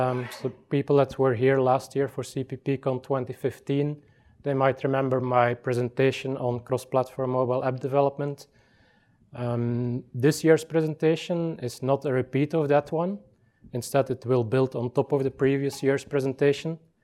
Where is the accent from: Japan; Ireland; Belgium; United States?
Belgium; English is a second language; I'm from Belgium.